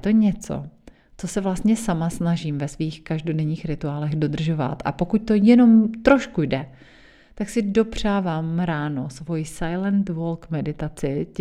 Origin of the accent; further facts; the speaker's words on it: South Moravian Region, Czechia; já pocházím z vinařské rodiny z Jižní Moravy. A nejenom, že jsem od malička chodila do vinohradu